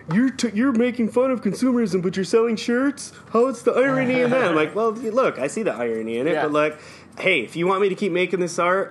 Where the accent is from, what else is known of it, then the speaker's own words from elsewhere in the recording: New York, United States; growing up in New York, I had Donald Trump jammed down my throat